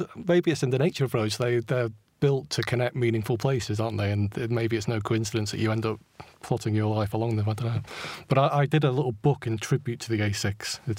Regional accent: Stockport, North West England, United Kingdom; born there; also born or lived in Manchester, United Kingdom / London, United Kingdom; I was born in Stockport, went to school in Manchester a bit further up. I then went down to London.

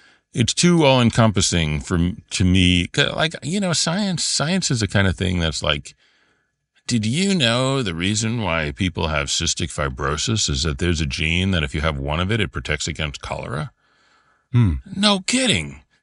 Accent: Brooklyn, New York, United States; No, I'm from Brooklyn.

